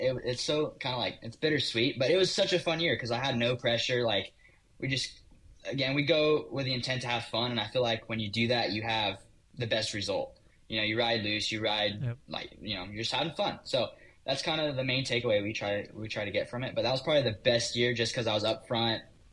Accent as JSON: {"language": "English", "town": "Simi Valley", "region": "California", "country": "United States", "said": "It's a bit hard because I'm from Simi Valley, which is, you know, north of L.A."}